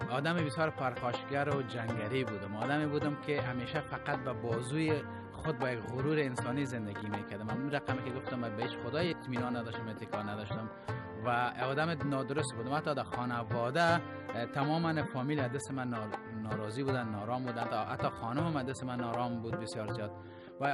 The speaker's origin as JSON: {"language": "Persian", "country": "Afghanistan", "moved": "yes", "said": "گفتم وقتی که از افغانستان آمدم بیرون امرای خانواده"}